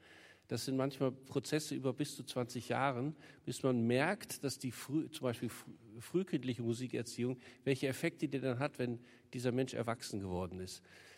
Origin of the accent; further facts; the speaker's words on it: Lüneburg, Lower Saxony, Germany; Ich komme aus Lüneburg